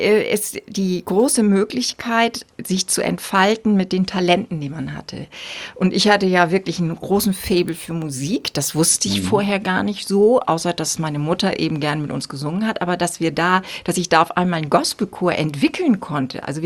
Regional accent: Wesselburen, Schleswig-Holstein, Germany; born or raised there

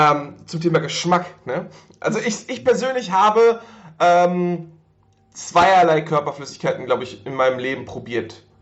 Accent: Northern Germany, Germany; bei uns im Norden gab es immer so Waldmeisterbonbons.

